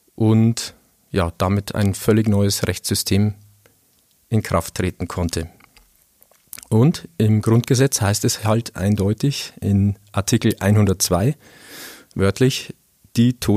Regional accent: Bavaria, Germany

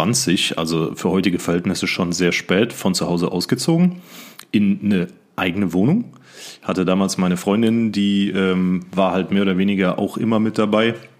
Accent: Siegen, North Rhine-Westphalia, Germany; in meiner Heimatstadt in Siegen gearbeitet habe und meine Wohnung war, weiß ich nicht, vielleicht 20 Minuten von meinem Elternhaus weg

